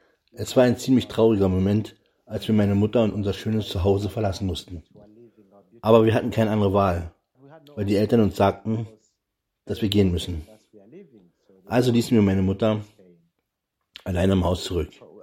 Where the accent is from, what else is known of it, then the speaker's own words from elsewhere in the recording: Kampala, Central Region, Uganda; born there; German is a second language; also born or lived in Mukono, Uganda; Ich wurde 1984 in Kampala geboren, der Hauptstadt von Uganda. Ich bin in einen Ort namens Mukono umgezogen, der 17 Kilometer vom Stadtzentrum entfernt ist.